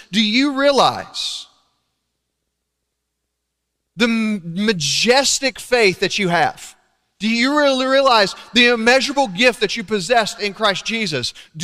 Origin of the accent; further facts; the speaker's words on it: Alabama, United States; also born or lived in Texas; I'm from Northeast Alabama. Many people think I'm from Texas. I was just exiled there for 2 years.